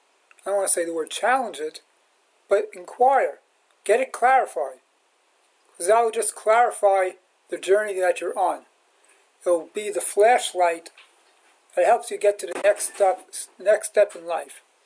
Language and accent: English; Brooklyn, New York, United States; I'm proud that I grew up in the Borough Park that I did, which is a different Borough Park than it is now.